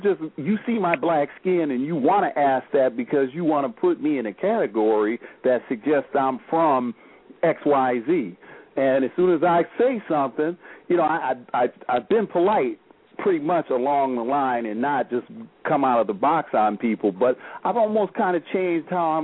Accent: United States; no, I'm an American. I'm an African-American.

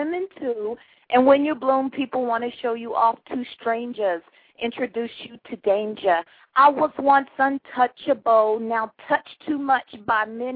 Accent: California, United States; I'm from Cali, but I went to school at the seashore, so a lot of times I was the only black girl in the classroom.

